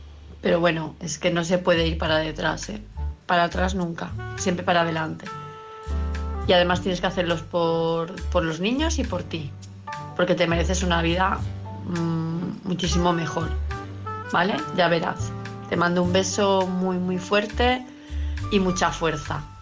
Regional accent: Palma de Mallorca, Balearic Islands, Spain; de Palma de Mallorca.

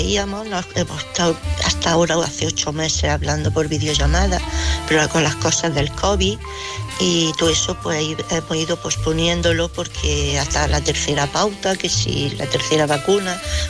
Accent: Jaén, Andalusia, Spain; Él vive en Madrid, yo soy de Jaén.

